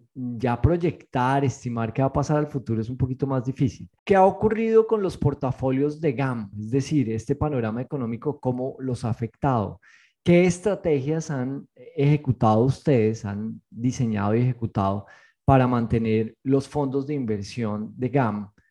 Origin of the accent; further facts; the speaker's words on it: Dominican Republic; yo simplemente soy un dominicano más